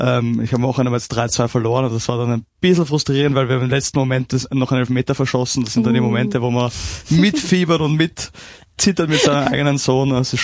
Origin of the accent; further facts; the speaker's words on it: Vienna, Austria; Ja, ich bin waschechter Wiener, sage ich immer.